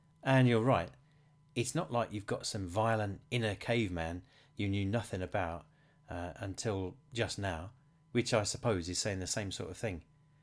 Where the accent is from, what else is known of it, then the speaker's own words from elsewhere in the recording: London, United Kingdom; my ethnic heritage is visibly African. Southeastern Sudanese, to give it a recent location, although I'm a Londoner born and bred.